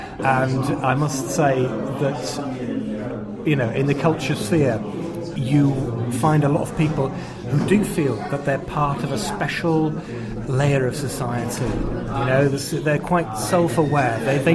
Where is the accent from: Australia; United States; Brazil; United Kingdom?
United Kingdom; England; now in Czechia; to be a member of this association as an Englishman, there has to be an irony there.